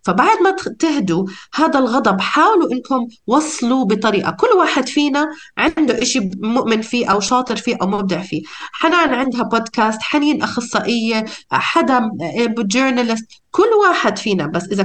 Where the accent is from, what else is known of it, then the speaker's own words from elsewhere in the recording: Palestine; also born or lived in England / Lebanon; now in Dubai, United Arab Emirates; بشتغل بدبي حالياً، بس درست في إنجلترا وفي لبنان، وأنا أصلي فلسطيني.